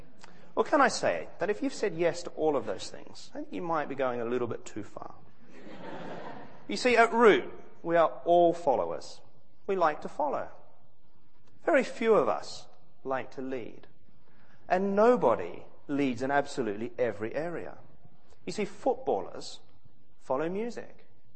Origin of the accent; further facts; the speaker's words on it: New Zealand; I'm a New Zealander.